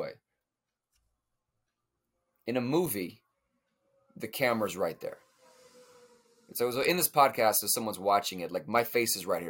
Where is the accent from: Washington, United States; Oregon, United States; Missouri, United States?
Oregon, United States; Portland; and I'm from Portland, Oregon, right? A small town that's north of California.